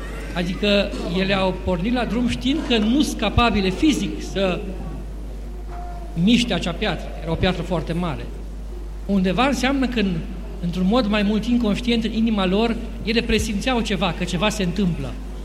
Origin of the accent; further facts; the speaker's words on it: Romania; pentru toți care suntem români, o invitație la pocăință și o atenționare.